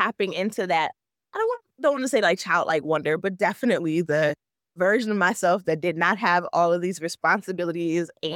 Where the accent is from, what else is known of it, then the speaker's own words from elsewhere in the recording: Michigan, United States; However, as a person, I grew up in Michigan, born and raised. My family is like not necessarily from Michigan. They were part of, like, of course, the Great Migration.